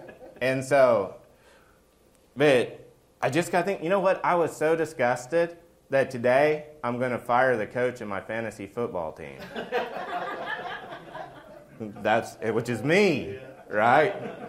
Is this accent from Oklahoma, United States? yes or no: yes; Oklahoma, United States; And so I grew up in Oklahoma. I used to watch the OU Texas football game.